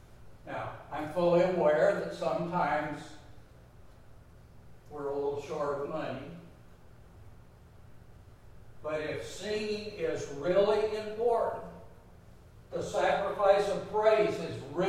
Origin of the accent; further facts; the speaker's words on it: Detroit, Michigan, United States; I grew up in Detroit, Michigan. Canada was just across the river.